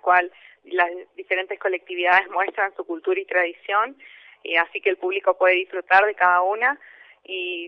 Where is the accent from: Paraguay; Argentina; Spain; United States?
Argentina; Oberá, Misiones; Yo soy de Oberá también.